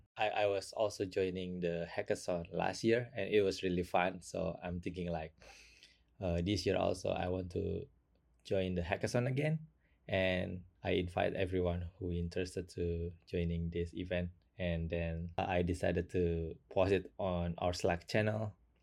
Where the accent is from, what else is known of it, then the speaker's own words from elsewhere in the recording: Indonesia; English is a second language; Yeah, I'm come from Indonesia